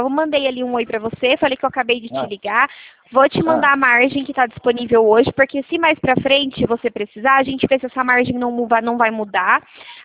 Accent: Araras, São Paulo, Brazil; Eu sou aqui de Araras.

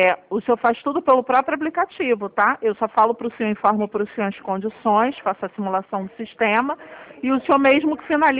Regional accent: Rio de Janeiro, Brazil; accent: carioca; Falo do Rio de Janeiro. O senhor não percebeu meu sotaque carioca, seu Jorge?

